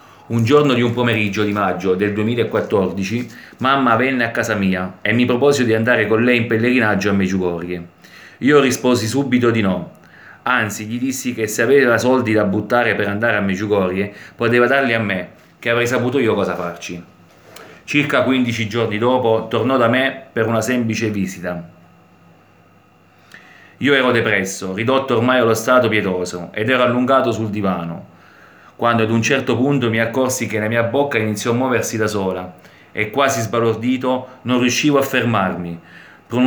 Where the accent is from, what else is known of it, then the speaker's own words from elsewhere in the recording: Marina di Città Sant'Angelo, Abruzzo, Italy; c'erano tante persone del mio paese, Marina di Città Sant'Angelo